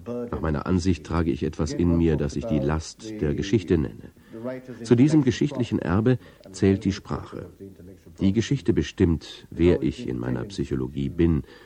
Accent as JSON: {"language": "German", "country": "Sierra Leone", "first_language": "Krio", "second_language": "German", "said": "Kreolisch, das meine Muttersprache ist, die aber nur 10% der Menschen in Sierra Leone sprechen, wird erst seit kurzem geschrieben"}